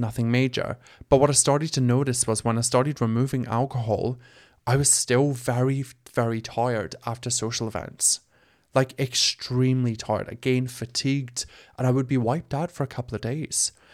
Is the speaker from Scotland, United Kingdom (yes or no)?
yes; Scotland, United Kingdom; moved away as an adult; I have been on a journey since I left my hometown at 19. I'm 33 now. I've been on a journey to fix myself. Growing up as a queer kid in a rural town in Scotland, being a musical theatre nerd, not a sporty person